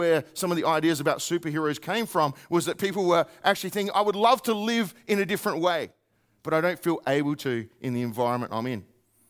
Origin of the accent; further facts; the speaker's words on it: Australia; it's really interesting to have the privilege of being an Australian who's coming from a different outside perspective